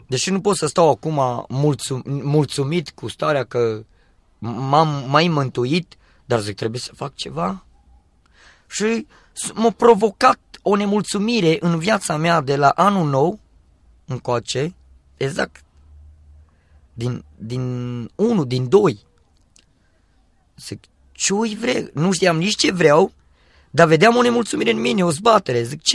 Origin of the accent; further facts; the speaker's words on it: Jina, Sibiu County, Romania; m-am dus la adunare duminica, la noi în Jina